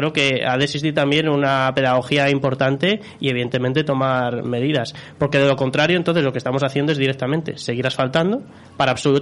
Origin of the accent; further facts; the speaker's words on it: La Cabada, Cantabria, Spain; uno de mi pueblo, de La Cabada, y otro de Ceceñas, que está al lado.